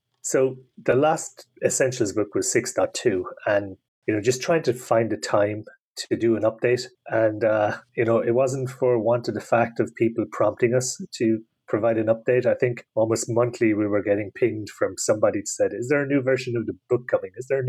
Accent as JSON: {"language": "English", "country": "Ireland", "said": "me being Irish from Ireland and green being the predominant color here"}